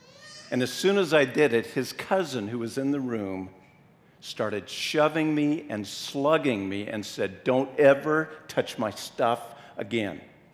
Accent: Colorado, United States; I had a really good experience growing up in Northeast Colorado.

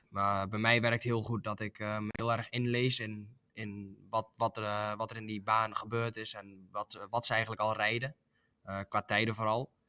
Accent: Netherlands; Natuurlijk, omdat je als Nederlander, je krijgt heel veel aandacht ervoor natuurlijk. Als je op Assen komt natuurlijk.

